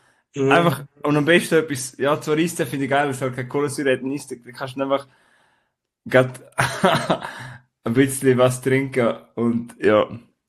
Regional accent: Switzerland; wir sind ja alle Schweizer, die dazu hören

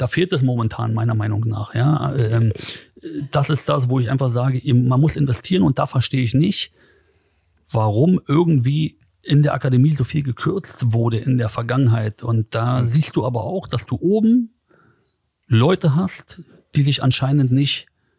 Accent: Berlin, Germany; ich bin auch Hertha-Mitglied, ich komme aus Neukölln

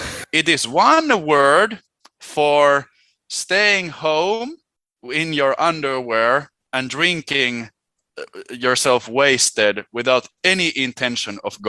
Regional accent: Helsinki, Uusimaa, Finland; born there; first language Swedish; English is a second language; I am 29 years old. I was born in Helsinki in 93 in a cold January day. And I'm actually born in a bilingual family. Like, okay. I have spoken both Swedish and Finnish in my household.

